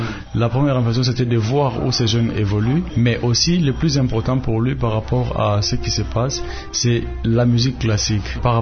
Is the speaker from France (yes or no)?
no; Bavaria, Germany; Nous sommes ici depuis peu de temps. Nous venons de la région de Bayern, de l'Allemagne du Sud, la région du Sud qui s'appelle Bayern, en français Bavière.